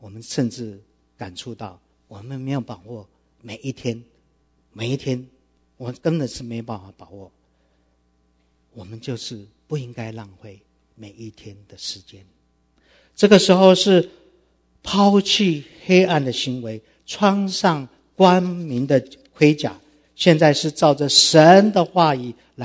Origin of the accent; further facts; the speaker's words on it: Taiwan; moved away as an adult; now in Abroad; 很多我们在这边从台湾来的很多人都知道，男生在我们那个时代，男生都必须要服完兵役才可以出国。当时我是穿着空军少尉的制服，在台北市街头在行走的时候